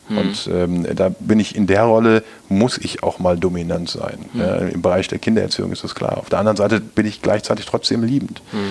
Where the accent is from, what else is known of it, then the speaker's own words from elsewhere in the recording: North Rhine-Westphalia, Germany; Für mich als Ostwestfale